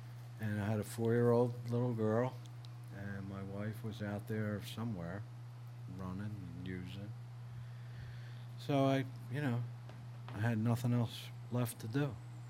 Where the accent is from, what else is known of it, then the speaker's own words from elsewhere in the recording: Philadelphia, Pennsylvania, United States; I moved to a town called Williamsport, which was 180 miles. I'm from Philly, so it's...